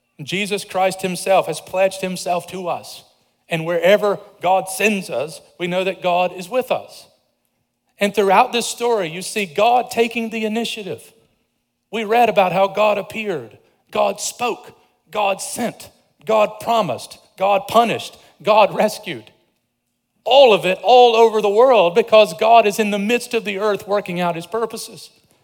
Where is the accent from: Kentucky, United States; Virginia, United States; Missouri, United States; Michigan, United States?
Kentucky, United States; I grew up in Kentucky, but I don't have a lot of experience with riding horses.